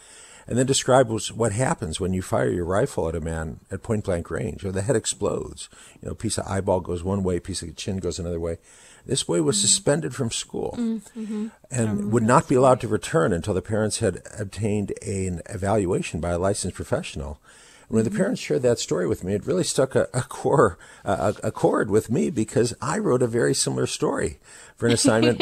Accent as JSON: {"language": "English", "region": "Ohio", "country": "United States", "tie": "born or raised there", "said": "this was not my experience growing up in Ohio back in the 70s."}